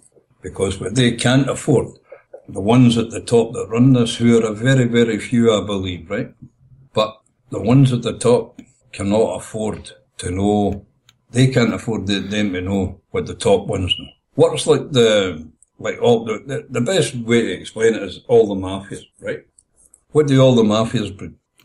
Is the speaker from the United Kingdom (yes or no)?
yes; Scotland, United Kingdom; Now, I'm a Scotsman. I'm my own man, right?